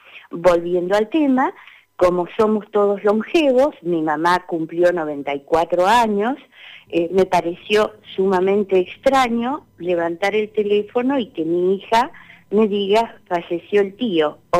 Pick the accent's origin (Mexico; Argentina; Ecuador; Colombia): Argentina; Zapala, Neuquén; born there; now in Bahía Blanca, Argentina; yo nací en Zapala, así que mi lugar de origen es ese. Pero aquí estoy en Bahía Blanca con mi esposo